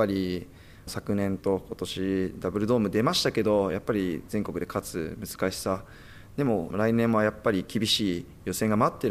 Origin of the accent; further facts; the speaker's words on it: Fukuoka, Japan; 地元の福岡の八幡南高校っていうところなんですけど、そこで監督してまして